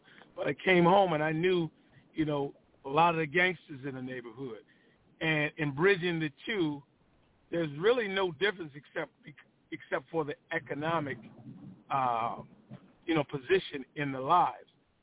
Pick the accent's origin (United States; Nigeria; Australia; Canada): United States; Flint, Michigan; Well, I grew up in Flint, Michigan, and, you know, went to Flint Powers. It's a Catholic school here in town